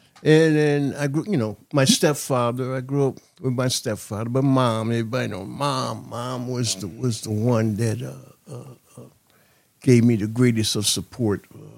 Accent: New Haven, Connecticut, United States; Well, I grew up in New Haven. I started out in grade school at County Scoop over on Olive Street over there.

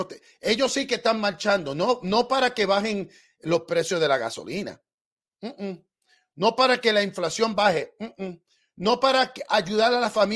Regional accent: United States; born there; Spanish is a second language; mi español no es perfecto. Yo nací en los Estados Unidos. Yo trato lo mejor que pueda para que ustedes entiendan mi español

